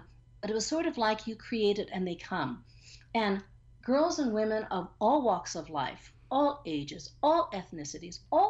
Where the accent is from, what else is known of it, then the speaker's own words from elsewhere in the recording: Guam; because we grew up on Guam in the 50s and 60s